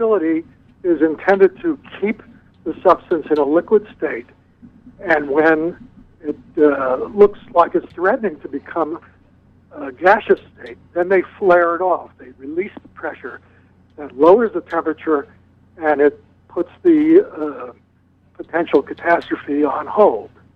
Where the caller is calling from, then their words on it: North Searsport, Maine, United States; I'm from North Searsport.